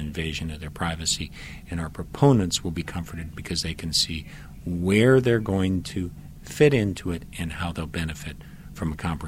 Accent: South Dakota, United States; the acceptance rates are different in my home state of South Dakota than they are in Utah

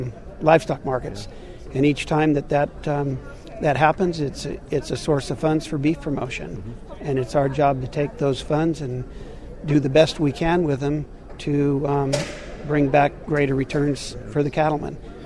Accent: Fresno, California, United States; I'm from Fresno, California. I feed cattle in that area

